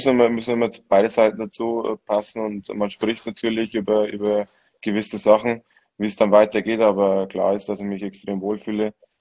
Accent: Bavaria, Germany; ich bin ein Bayer, gell, mein Freund.

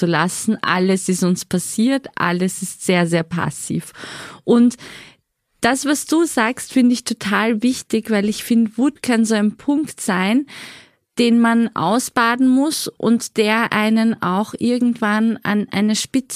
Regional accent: Austria; Ich komme ja aus Österreich.

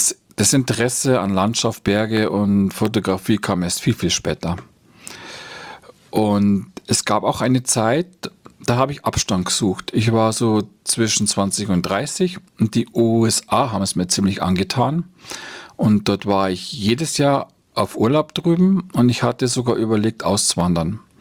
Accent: Bayrischzell, Bavaria, Germany; Also ich bin in Bayerischzell zur Schule gegangen. Das ist also schon meine Heimat, auch wenn ich mich manchmal mehr so als Beobachter fühle.

